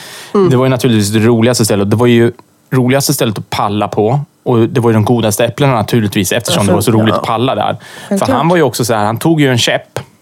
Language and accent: Swedish; Eskilstuna, Södermanland, Sweden; Jag var faktiskt i den delen av Eskilstuna, den förorten där jag växte upp